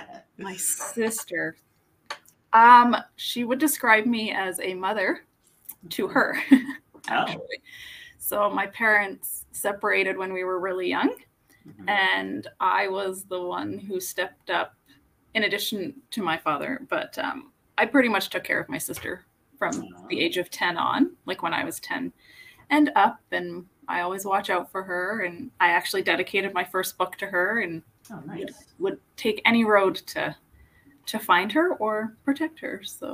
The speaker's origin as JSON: {"language": "English", "town": "Toronto", "region": "Ontario", "country": "Canada", "tie": "born or raised there", "said": "I grew up in Toronto. And then, oh gosh, probably like 16 years ago, my dad's job moved out here and my sister and I joined him and I've been here ever since."}